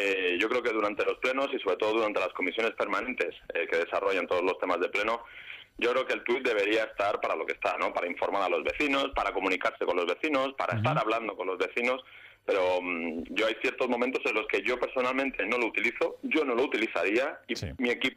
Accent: Alcalá de Henares, Community of Madrid, Spain; Soy hijo de Alcalá de Henares, he estado un montón de años viviendo fuera también.

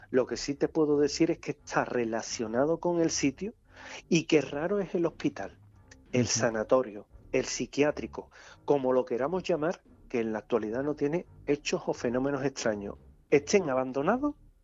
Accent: Andalusia, Spain; accent: Andalusian; yo con mi típico acento andaluz

